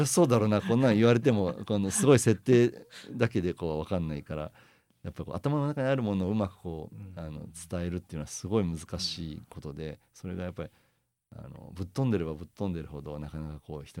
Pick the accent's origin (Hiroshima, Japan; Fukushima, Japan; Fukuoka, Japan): Hiroshima, Japan; 広島で生まれ育ったからこそ知っているその平和の作品を作るということの難しさっていうのもすごいあって